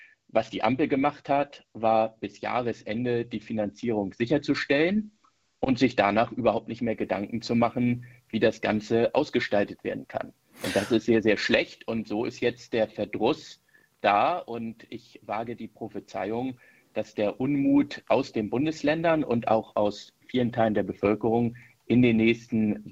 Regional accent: Northern Germany, Germany; nicht nur in Bayern, sondern auch bei uns im Norden Deutschlands

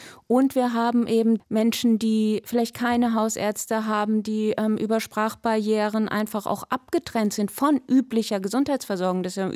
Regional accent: Bremen, Germany; Also ich komme ja aus Bremen und vertrete Bremen im Deutschen Bundestag

